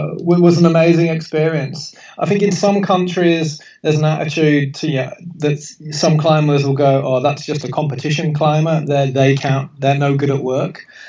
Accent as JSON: {"language": "English", "town": "Tenbury Wells", "region": "West Midlands", "country": "United Kingdom", "said": "I'm from a very small picturesque village in the UK called Tenbury Wells on the Welsh border. Absolutely beautiful."}